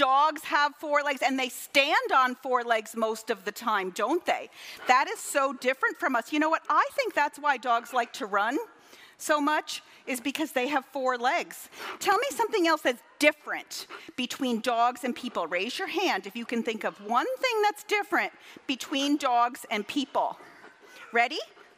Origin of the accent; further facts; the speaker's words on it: Duxbury, Massachusetts, United States; I'm local to the Boston area. I grew up in Duxbury